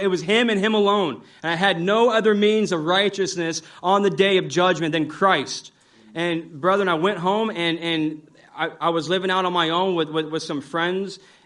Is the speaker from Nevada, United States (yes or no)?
yes; Las Vegas, Nevada, United States; I grew up in Las Vegas, born and raised out there. I grew up in a family that went to church. We went to an evangelical Protestant church.